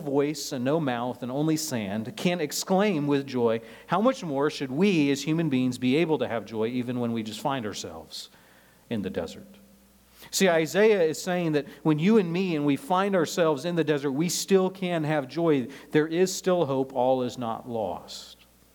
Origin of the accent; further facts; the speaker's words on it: Nebraska, United States; You know, growing up in Nebraska, like here, other people would call it a boring flyover state.